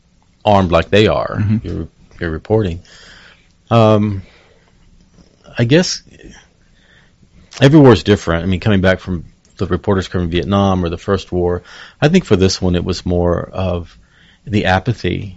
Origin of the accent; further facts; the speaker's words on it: Dumas, Texas, United States; Well, I'm originally from the Texas Panhandle in a small town north of Amarillo in Dumas.